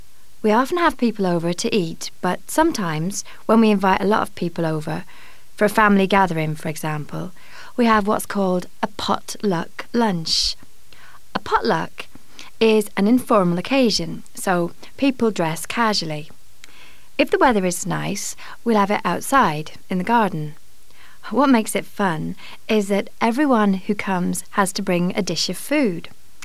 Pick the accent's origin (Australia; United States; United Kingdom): United Kingdom; Bristol, South West England; and I'm from Bristol, in England.